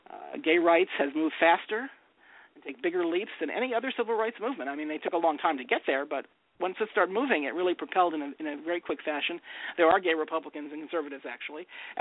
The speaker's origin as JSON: {"language": "English", "town": "Austin", "region": "Texas", "country": "United States", "said": "I'm from Austin."}